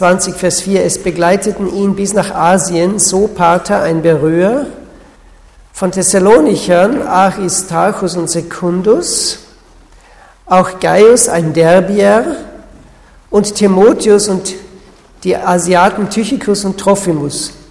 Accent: Austria; now in Switzerland; Ich komme aus der Schweiz, aber ich bin Österreicher. Wir wohnen seit etwa 18 Jahren in der Schweiz

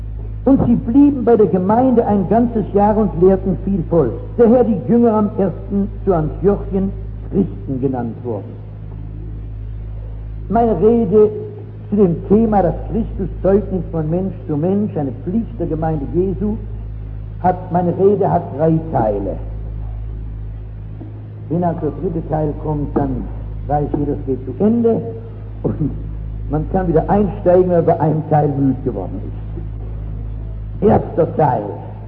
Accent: Northern Germany, Germany; Bei uns in Norddeutschland gibt es keine Altbierdichter, nicht wahr?

